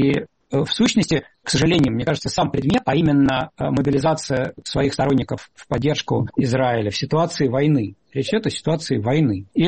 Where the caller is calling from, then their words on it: Russia; мы, я тут вообще из России говорю